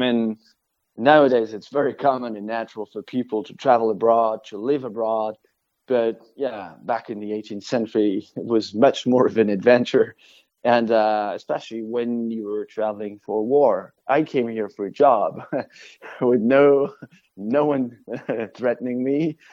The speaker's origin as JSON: {"language": "English", "country": "France", "tie": "born or raised there", "second_language": "English", "said": "I grew up with this idea without really having to think about it, because I was in France. I grew up in France."}